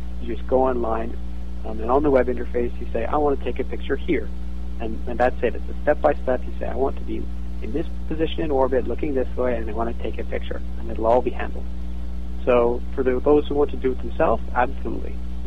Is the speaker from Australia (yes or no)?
no; Canada; I think I was raised metric. I'm from Canada